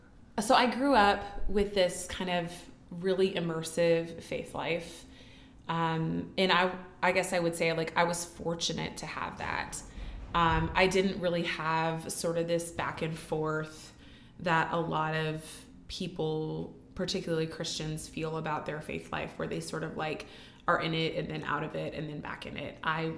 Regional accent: Hartford, South Dakota, United States; I am originally from the Sioux Falls area. I grew up in Hartford.

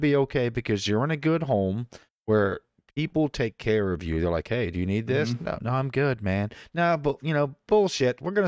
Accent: Florida, United States; Man, I'm from Florida, dude. I wear flip-flops.

